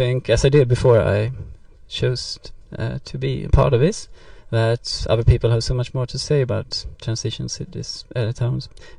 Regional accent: Sweden; English is a second language; I'm originally Swedish, so I'm not from Denmark

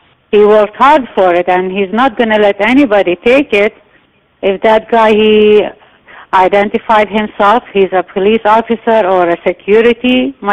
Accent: Bethlehem, West Bank, Palestine; born there; English is a second language; I have a dark skin. I look like Arab because I was born in here in Bethlehem.

